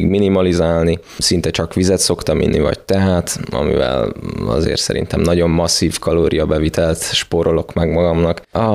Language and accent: Hungarian; Szeged, Csongrád-Csanád, Hungary; Hát ugyebár Szegedről felköltöztem Pestre, ami egy nagy váltás volt számomra.